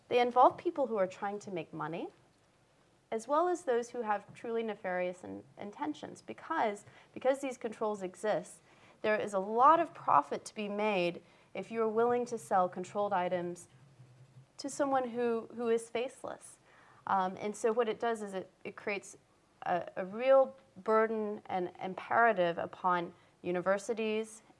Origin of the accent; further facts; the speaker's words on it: United States; I don't want to get obviously I'm American, so please indulge me just a moment.